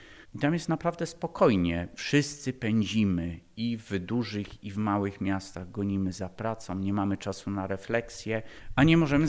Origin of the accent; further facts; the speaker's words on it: Lądek-Zdrój, Lower Silesian Voivodeship, Poland; to moje miasto rodzinne. Wychowałem się w Lądku, kończyłem tu i szkołę podstawową, i liceum. Z Lądka pochodzi moja żona, moi rodzice, teściowie nadal mieszkają w Lądku.